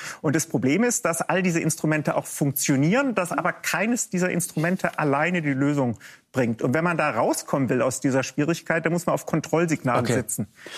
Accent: Baden-Württemberg, Germany; Ich weiß nur, dass in Baden-Württemberg, wo ich herkomme, die Rückführungen nach Frankreich

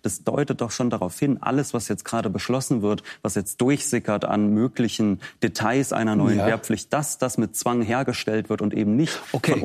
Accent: Ukraine; Also ich kann aus meiner individuellen Perspektive sagen, mir wäre es als Ukrainer das Leben nicht wert gewesen

